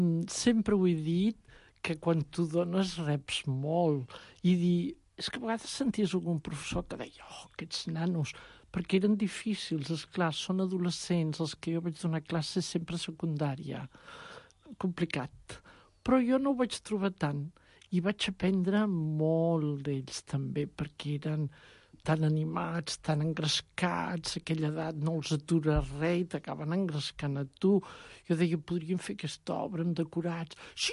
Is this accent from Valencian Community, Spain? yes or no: no; Arenys de Mar, Catalonia, Spain; now in Barcelona, Spain